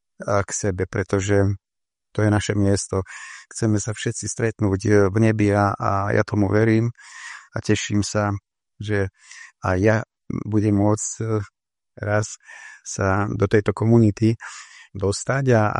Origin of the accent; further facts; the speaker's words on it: Liptovské Sliače, Žilina Region, Slovakia; som z Liptovských Sliačov. Mám 67 rokov.